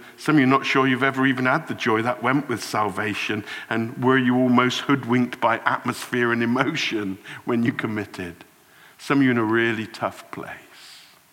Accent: South West England, United Kingdom; half Welsh, I think, and we always feel a bit beaten up and done over by the English, and I'm from West Country

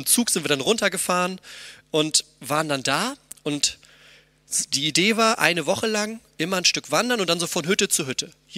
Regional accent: Schleswig, Schleswig-Holstein, Germany; ich bin ganz in der Nähe quasi bei Schleswig aufgewachsen, ja, also ähnlich, ne, plattes Land und Wasser daneben, so, das ist so das, wie ich aufgewachsen bin, das ist so das, was ich kenne.

